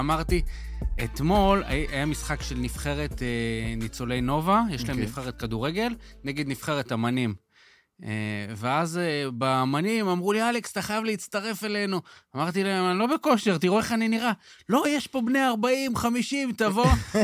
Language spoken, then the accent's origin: Hebrew; Kiryat Ata, Haifa District, Israel; אני מקריית אתא במקור, גדלתי שם.